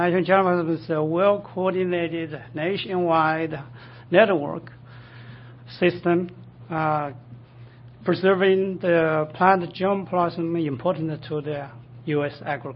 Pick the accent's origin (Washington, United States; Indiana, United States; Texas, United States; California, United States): Washington, United States; Pullman; I'm from Pullman, Washington.